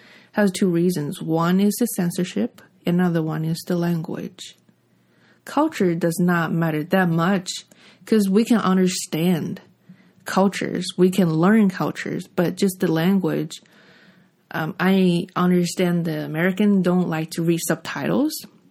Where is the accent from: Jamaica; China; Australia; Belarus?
China; English is a second language; moved away as an adult; now in Los Angeles, United States; I'm a filmmaker now based in LA, but I'm from China. I came here like 7 years ago for film school.